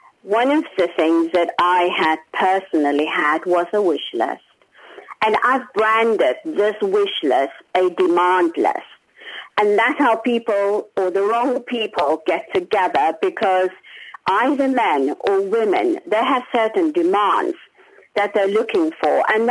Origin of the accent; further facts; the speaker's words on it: South Africa; Well, I come from South Africa